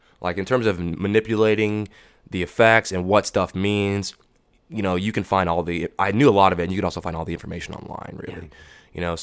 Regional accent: Austin, Texas, United States; I mean, you know, I'm from Austin, man. You know, I'm from Austin.

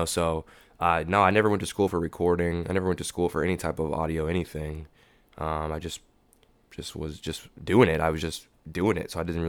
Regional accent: Austin, Texas, United States; I mean, you know, I'm from Austin, man. You know, I'm from Austin.

